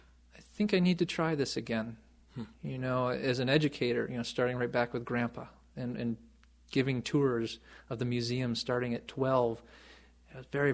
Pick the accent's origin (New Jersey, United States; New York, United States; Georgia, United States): New York, United States; This was dairy country. Yeah, I grew up in rural country and on the shores of Oneida Lake.